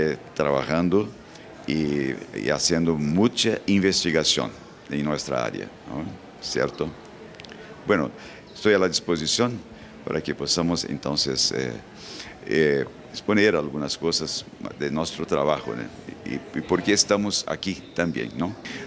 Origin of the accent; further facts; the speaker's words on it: South Region, Brazil; Spanish is a second language; fui profesor durante largo tiempo en mi país, en el sur de Brasil, en una universidad pública por cerca de 30 años